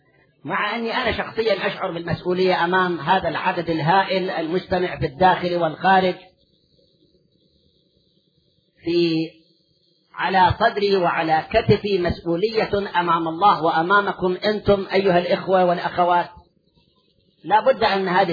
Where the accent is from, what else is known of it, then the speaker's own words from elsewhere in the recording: Karbala, Karbala Governorate, Iraq; لأن أنا ابن كربلاء